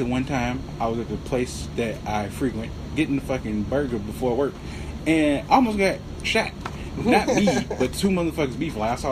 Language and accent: English; Illinois, United States; I'm from the West Burbs. If you don't know what that is, that's like the west side of the west side of Chicago. It's technically a suburb, but you can get your ass shot there.